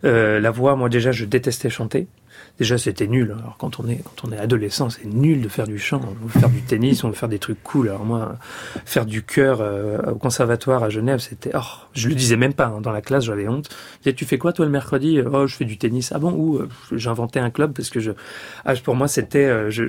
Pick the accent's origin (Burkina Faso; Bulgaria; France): France; Paris, Île-de-France; born there; je suis né à Paris en 1985 et je suis musicien.